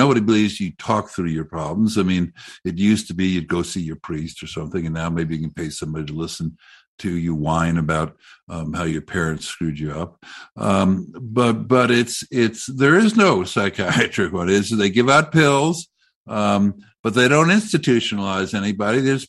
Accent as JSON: {"language": "English", "region": "New York", "country": "United States", "tie": "born or raised there", "said": "You know, I grew up around New York."}